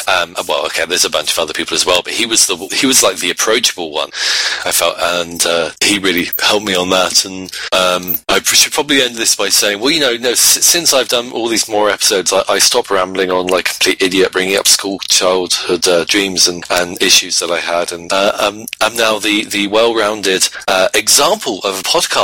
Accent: England, United Kingdom; do we care that I'm English?

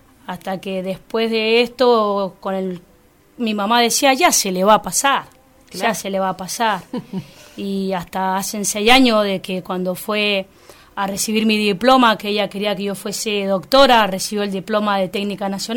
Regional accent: Godoy Cruz, Mendoza, Argentina; born there; Yo soy nacida en Godoy Cruz, un barrio San Francisco del Monte, y ahí fueron mis primeros pelotazos a las ventanas de las vecinas

